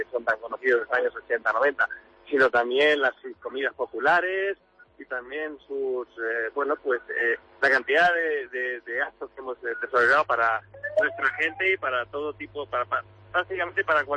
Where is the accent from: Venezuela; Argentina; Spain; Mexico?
Spain; Castilla-La Mancha; la buena gente que vivimos aquí, la buena gente que somos los castellanos manchegos